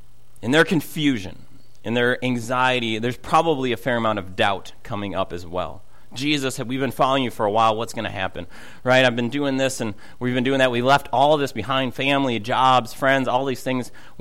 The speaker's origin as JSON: {"language": "English", "region": "Minnesota", "country": "United States", "said": "I'm from Minnesota. And so I've had a hard time watching football games this year, just throwing that out there."}